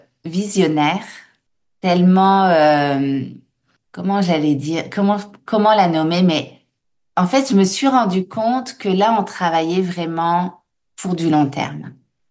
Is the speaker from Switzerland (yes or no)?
no; France; Moi, je viens de la France, hein, et j'ai fait des études de droit